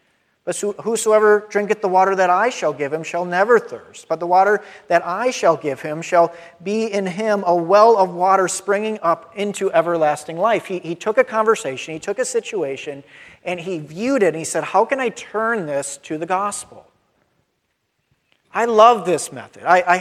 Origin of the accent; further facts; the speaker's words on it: Wisconsin, United States; I grew up in Wisconsin. I'm a Packer fan.